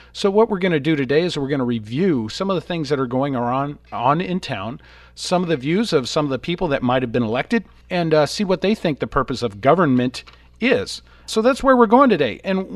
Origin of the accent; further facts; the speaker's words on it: United States; my responsibility to do as an American